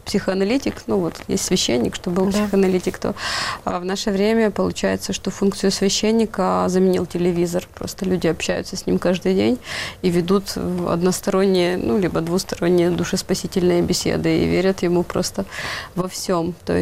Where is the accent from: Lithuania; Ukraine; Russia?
Ukraine; Russian is a second language; как каждый нормальный украинец, конечно же